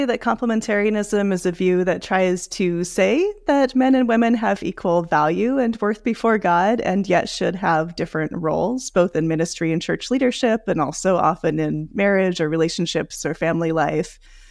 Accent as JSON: {"language": "English", "town": "Seattle", "region": "Washington", "country": "United States", "tie": "born or raised there", "said": "So I was raised in the Seattle area in a church where women served and led freely as pastors and elders"}